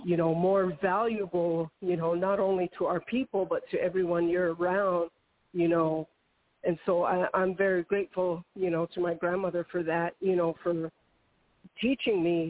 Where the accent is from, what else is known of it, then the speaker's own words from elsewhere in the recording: Ohkay Owingeh, New Mexico, United States; I come from Okeowinge, which is, when translated into English, means village of the strong. And so I come from the village of the strong.